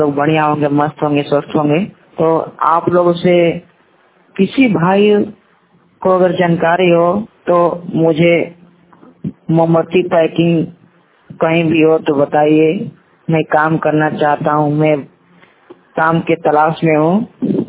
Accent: Ballia, Uttar Pradesh, India; मैं बलिया डिस्ट्रिक्ट से हूँ

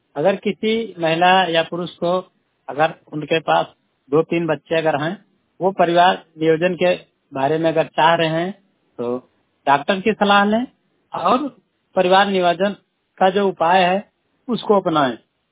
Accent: Haraiya, Uttar Pradesh, India; मैं हरैया सतगरवा ब्लॉक से हूँ। मेरा उम्र 35 साल है। हमारे यहाँ पोस्ट ऑफिस का पिन कोड है 27125।

